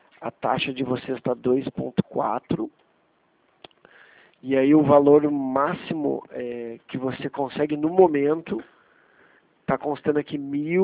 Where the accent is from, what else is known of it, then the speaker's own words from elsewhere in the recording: Porto Alegre, Rio Grande do Sul, Brazil; also born or lived in Florianópolis; Eu sou de Porto Alegre, mas eu morei em Floripa.